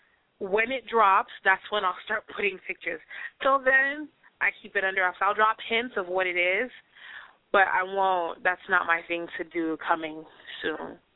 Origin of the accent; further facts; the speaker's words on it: Sierra Leone; I'm from Sierra Leone, but my dad's side of the family is from Magbema Chiefdom, which is in Sierra Leone.